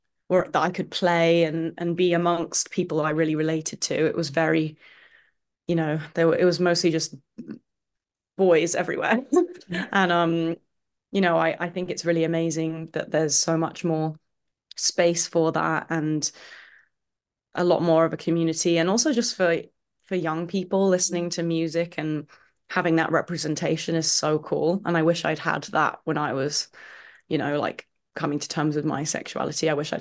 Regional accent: Camden, London, United Kingdom; I think growing up somewhere that has such a rich musical history, I feel so lucky to, I was born in Camden

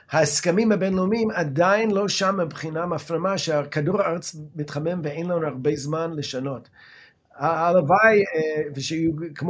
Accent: United States; now in Israel; לשמחתי הרב בתור יליד ארצות הברית. אני גדלתי במדינה שפויה

